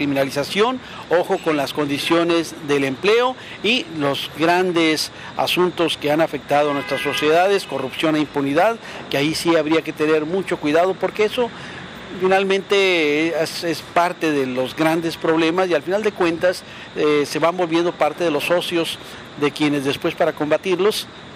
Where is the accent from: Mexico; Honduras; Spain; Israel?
Mexico; Sí, yo soy mexicano y jamás...